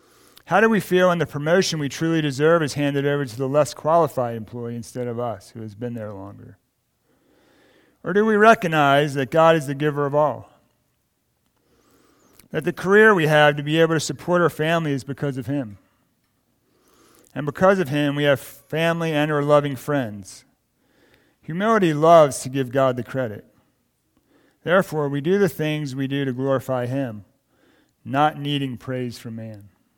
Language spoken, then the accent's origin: English; Maryland, United States; also born or lived in Oregon; I got saved in 2003 in Coos Bay, Oregon. In 2004, I moved back to my hometown, Maryland. After living out west for 8 years